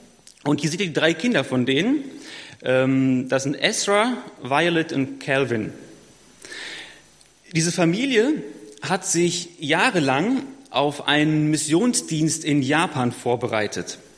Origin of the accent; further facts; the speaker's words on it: Neuwied, Rhineland-Palatinate, Germany; Ich komme ursprünglich aus Neuwied. Das liegt ungefähr 80 Kilometer südlich von Bonn.